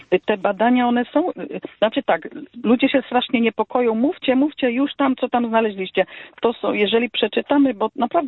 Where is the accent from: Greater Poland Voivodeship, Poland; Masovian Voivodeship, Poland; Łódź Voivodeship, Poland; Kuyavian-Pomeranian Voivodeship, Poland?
Kuyavian-Pomeranian Voivodeship, Poland; Ciechocinek; ja jestem z Ciechocinka, tak?